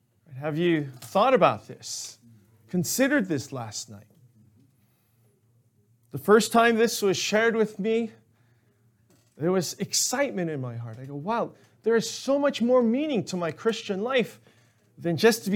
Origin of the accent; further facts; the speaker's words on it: United States; But you know, this is how it was when I grew up in America.